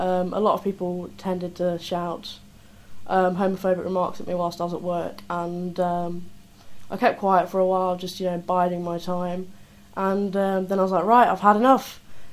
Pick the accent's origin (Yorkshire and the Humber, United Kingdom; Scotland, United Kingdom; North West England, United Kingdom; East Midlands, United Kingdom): East Midlands, United Kingdom; Grantham; I'm 22. I'm from Lincolnshire, Grantham more specifically. I'm a student in my final year at university doing a criminology degree.